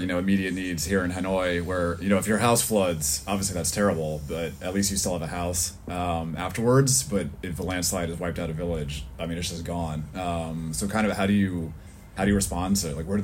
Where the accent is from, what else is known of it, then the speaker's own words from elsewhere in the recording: New Orleans, Louisiana, United States; I grew up in New Orleans in the States, so I kind of experienced Katrina and other storms